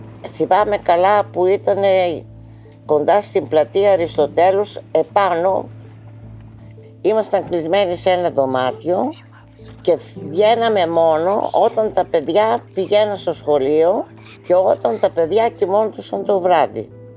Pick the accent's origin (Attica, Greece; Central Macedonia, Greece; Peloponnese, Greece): Central Macedonia, Greece; Thessaloniki; γεννήθηκα 23 Ιουνίου του 1935. Γεννήθηκα στη Θεσσαλονίκη και μέχρι να κηρυχθεί ο πόλεμος ήμασταν εδώ πέρα.